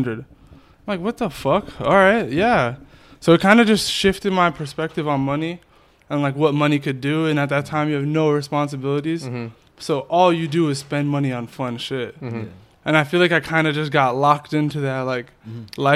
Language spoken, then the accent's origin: English; Worcester, Massachusetts, United States; From the dirty Worcester fucking zoo, you know it. Worcester, Massachusetts.